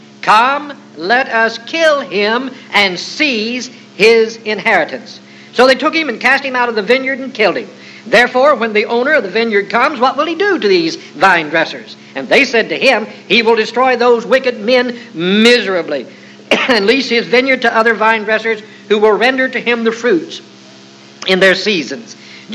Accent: United States; because I'm an American and I'm used to the right hand extended at some distance.

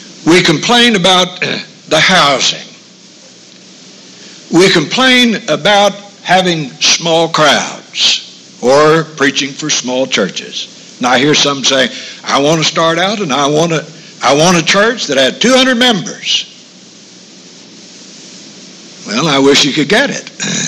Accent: Ohio Valley, United States; he knew I was from the Ohio Valley

